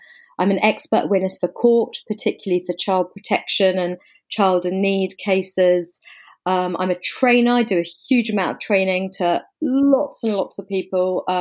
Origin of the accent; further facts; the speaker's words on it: England, United Kingdom; also born or lived in Africa; So I guess you can probably hear from the accent. I'm English. I'm based in London. I am a clinical psychologist. Have spent a huge amount of my childhood and adult life in lots of different countries, mainly in Africa.